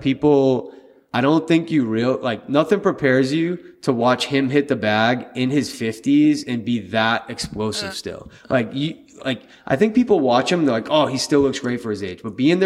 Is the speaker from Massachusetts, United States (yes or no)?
yes; Boston, Massachusetts, United States; I'm from Boston.